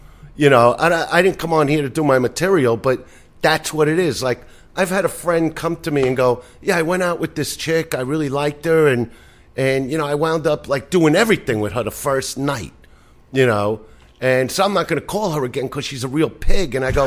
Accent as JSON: {"language": "English", "town": "Brooklyn", "region": "New York", "country": "United States", "tie": "born or raised there", "lives_now": "Los Angeles, United States", "said": "when I grew up in Brooklyn, I always had a girlfriend."}